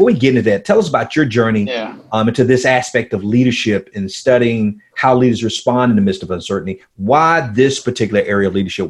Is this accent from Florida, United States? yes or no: yes; Miami, Florida, United States; I grew up in Miami, Florida.